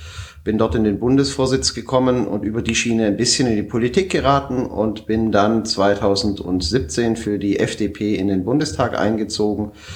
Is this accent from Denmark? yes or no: no; Ulm, Baden-Württemberg, Germany; Ich komme aus dem Schwabenland. Ich bin aus Ulm.